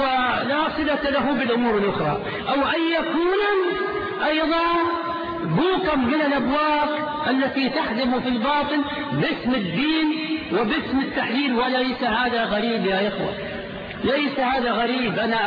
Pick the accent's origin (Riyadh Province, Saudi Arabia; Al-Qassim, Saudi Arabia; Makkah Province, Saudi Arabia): Riyadh Province, Saudi Arabia; Riyadh; وبالأخص مع الأسف عندنا في الرياض فتنة عمياء